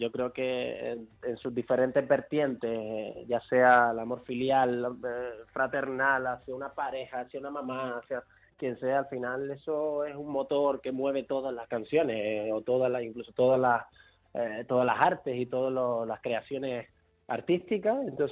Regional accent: Canary Islands, Spain; Perdóname, pero te tengo que dar un poco de envidia porque es lo que me toca como canario.

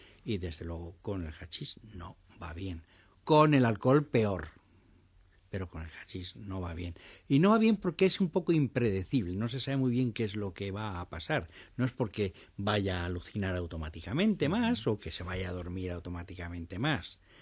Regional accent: León, Castile and León, Spain; Se da más que en Madrid o más que en Burgos, sí, o en León, que es mi tierra.

